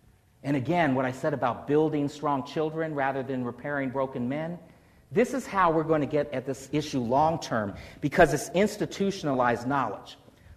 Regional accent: Washington, District of Columbia, United States; born there; I mentioned I was born in Washington, D.C., and this is Frederick Douglass's home.

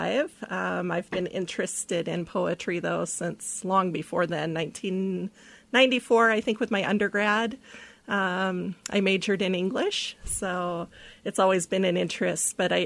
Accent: Sitka, Alaska, United States; I'm from Sitka, Alaska.

